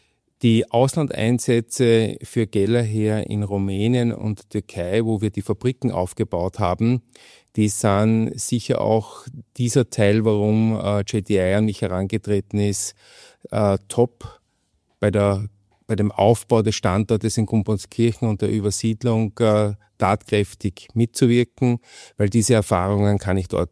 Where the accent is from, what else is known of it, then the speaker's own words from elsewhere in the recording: Styria, Austria; born there; also born or lived in Munich; Und als gebürtiger Steirer sind mir die vollmundigen Biere und Weine der steirischen Kultur ja auch von Jugend an ein Begriff.